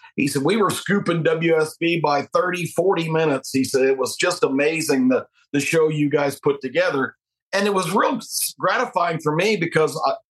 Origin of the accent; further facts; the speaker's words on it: the South, United States; And it's funny, growing up in the South, people say to me, well, how come you don't have a Southern accent?